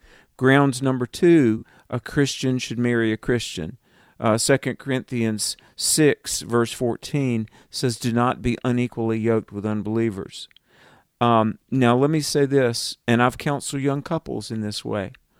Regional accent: the South, United States; being from the South, and I mean, I'm from the South

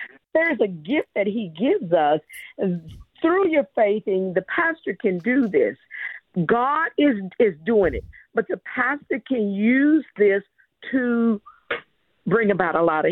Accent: Germany; Actually, I grew up in Germany and as a military brat

